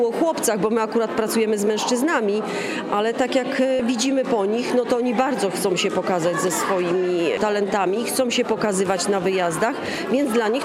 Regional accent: Masovian Voivodeship, Poland; Jesteśmy z okolic Mińska Mazowieckiego.

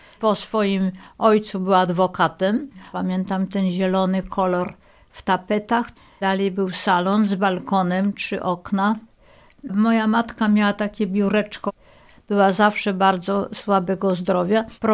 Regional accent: Warsaw, Masovian Voivodeship, Poland; Urodziłam się w Warszawie w 1924 roku. Mój pradziadek … był rzeźbiarzem, uczniem Thorwaldsena, dziadek adwokatem, mieszkał w Warszawie

